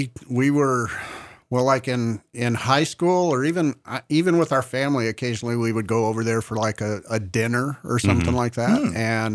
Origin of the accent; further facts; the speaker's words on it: El Paso, Texas, United States; I was born and grew up in El Paso, Texas.